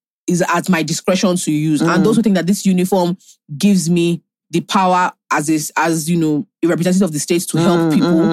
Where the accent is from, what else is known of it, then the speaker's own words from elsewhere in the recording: Nigeria; Being Nigerian, hey, you know what you're seeing is.